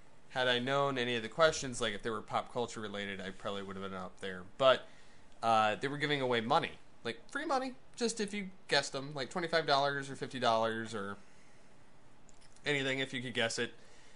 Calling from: Flint, Michigan, United States; Because I'm coming from Flint, Michigan area

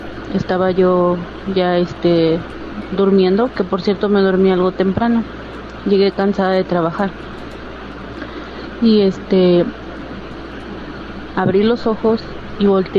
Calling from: Yautepec, Morelos, Mexico; soy de Yautepec, Morelos.

